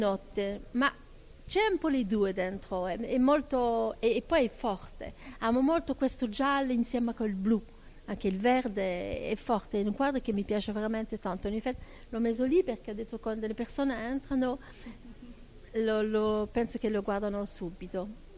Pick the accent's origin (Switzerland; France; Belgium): Belgium; Sono belga, ma in Belgio non abbiamo queste belle giornate di sole come c'è qua.